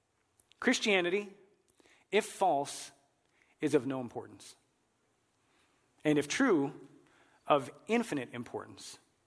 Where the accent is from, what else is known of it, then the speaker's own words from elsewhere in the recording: Illinois, United States; I grew up just outside of Chicago, and my family would regularly attend church.